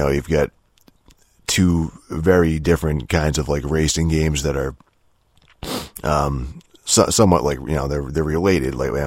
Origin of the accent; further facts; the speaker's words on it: United States; I say that as an American, you know, where fucking like rally racing isn't popular at all.